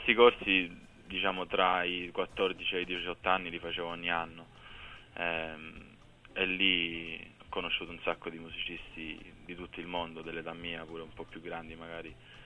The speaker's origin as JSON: {"language": "Italian", "region": "London", "country": "United Kingdom", "tie": "born or raised there", "said": "Sì, io sono nato e cresciuto a Londra ed è stato sempre... un paio di anni, proprio picco, forse all'asilo sono stato a Roma, però nato e cresciuto a Londra"}